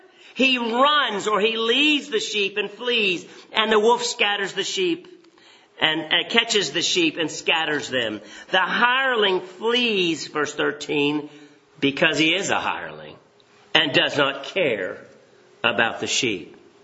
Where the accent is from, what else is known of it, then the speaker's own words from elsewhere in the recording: Boone, North Carolina, United States; born there; I was born in North Carolina. Did you know that, Jesus? Boone, North Carolina, and I moved around a lot. My dad was a preacher